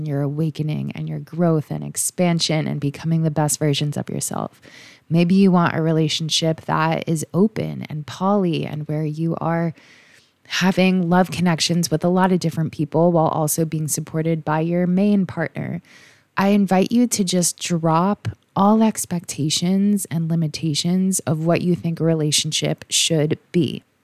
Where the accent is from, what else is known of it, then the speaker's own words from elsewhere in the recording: United States; This is my first in-person offering happening in the US, my home country